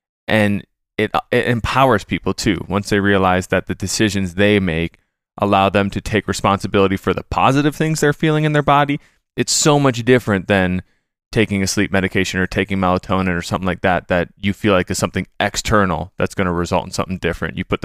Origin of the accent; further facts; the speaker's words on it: Minnesota, United States; I'm from Minnesota originally.